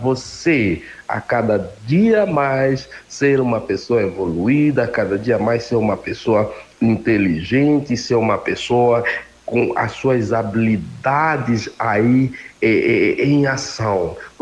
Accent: Angola; now in Brazil; Eu sou de Angola, como eu falei, eu vim de África, eu vivi experiências, consegui terminar o meu ensino médio num tempo recorde lá com o meu país, e com 16 anos

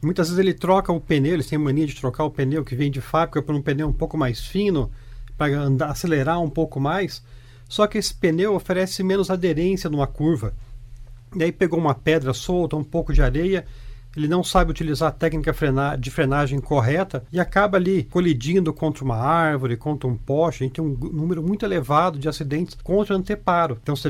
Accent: Foz do Iguaçu, Paraná, Brazil; now in Londrina, Brazil; não sou de Londrina, sou de Foz do Iguaçu, mas já resido aqui há tantos anos que sou mais londrinense que qualquer outra coisa, né?

